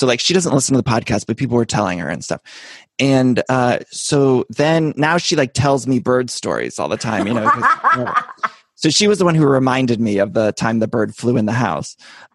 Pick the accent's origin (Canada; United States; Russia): United States; Solon, Ohio; It's like outside of Cleveland. It's Solon, Ohio.